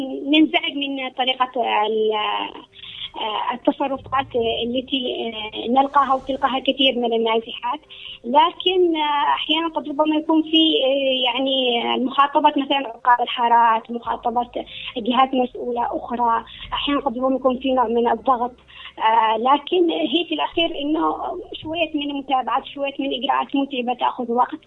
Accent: Yemen; أنا قبل ما أكون نازحة أنا يمنية

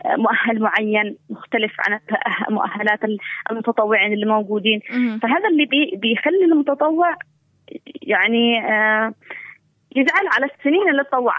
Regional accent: Yemen; أنا كمرأة يمنية موجودة في المجتمع اليمني،

